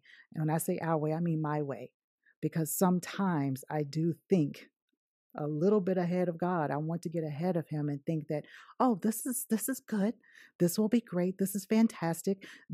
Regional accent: Virginia, United States; I'm from Virginia, okay? I'm from the South, okay?

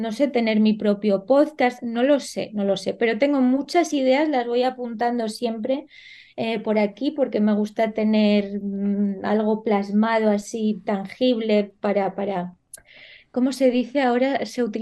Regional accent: Spain; also born or lived in Tehran; Yo, a ver, yo soy una falsa iraní, en realidad. ¿Por qué? Porque yo nací en Teherán y recién nacida, o sea, yo tenía 4 meses cuando me cogió mi mamá con mi hermana, nos subimos al avión y vinimos a España

